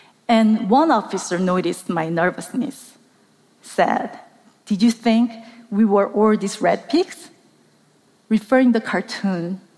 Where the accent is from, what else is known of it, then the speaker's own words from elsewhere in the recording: South Korea; English is a second language; I grew up in South Korea. To us, North Korea was always the enemy, even before I was born.